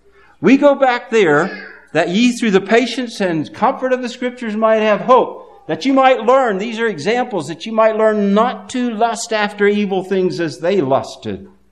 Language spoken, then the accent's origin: English; the South, United States; I did grow up in the South, and I grew up in the Bible Belt, and I went to public school.